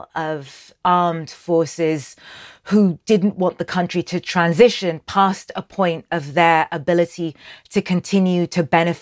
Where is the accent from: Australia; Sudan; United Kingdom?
Sudan; I'm from Sudan.